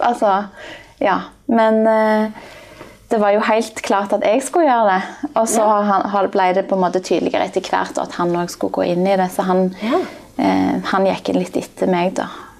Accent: Klepp, Rogaland, Norway; men ja, jeg er jo herfra, fra Stavanger, eller Klepp da, litt utenfor.

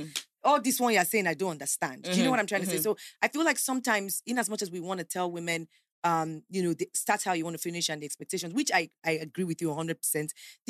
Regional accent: Nigeria; Because what I'm asking as a Nigerian right now.

